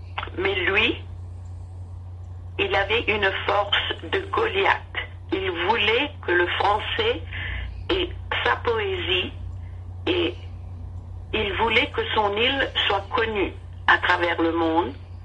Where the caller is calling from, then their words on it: Perth, Western Australia, Australia; Ah ben, il fait un beau soleil à Perth chez moi en Australie.